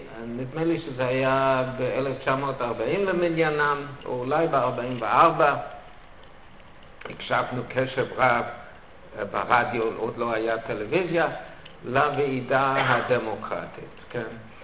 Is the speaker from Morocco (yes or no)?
no; United States; now in Israel; מפני שאני זוכר, כשהייתי ילד בארצות הברית